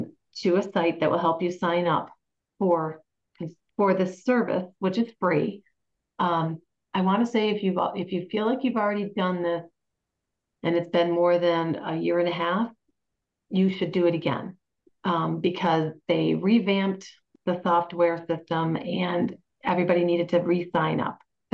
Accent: Hinsdale, Massachusetts, United States; Tearingham, Stockbridge, not West Stockbridge, but Stockbridge, Washington, I think I said Hinsdale, that's my hometown.

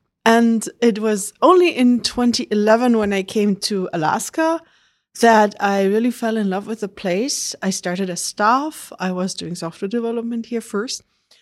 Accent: Germany; English is a second language; also born or lived in France; I'm German. I grew up in Germany.

